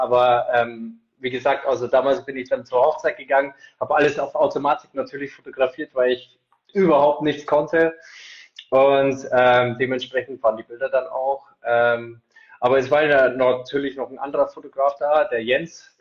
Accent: Eichstätt, Bavaria, Germany; Ich komme aus Eichstätt, bin 29 Jahre alt, noch.

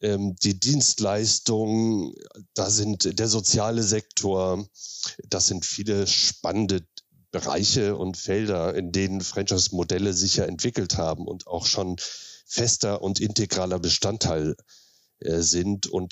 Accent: Flensburg, Schleswig-Holstein, Germany; now in Berlin, Germany; bin auch Schleswig-Holsteiner bzw. Flensburger, aber seit 1999 in Berlin

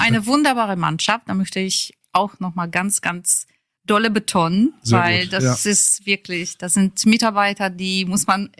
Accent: Poland; German is a second language; moved away as an adult; now in Bottrop, Germany; Ich kam mit 20 hier nach Deutschland.

